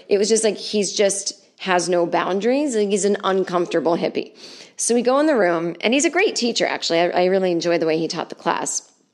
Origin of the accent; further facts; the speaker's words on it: Los Angeles, California, United States; I don't mean to sound like a jerk, but I'm from Los Angeles.